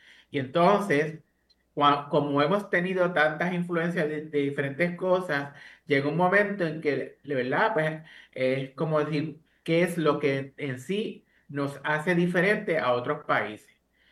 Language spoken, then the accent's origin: Spanish; Puerto Rico; ese ADN que tenemos como puertorriqueños quede expuesto